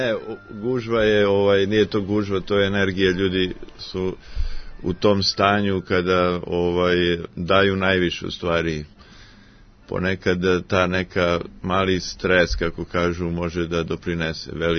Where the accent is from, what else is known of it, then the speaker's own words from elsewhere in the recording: Aleksandrovac, Šumadija and Western Serbia, Serbia; a ja sam iz Župskog Aleksandrovca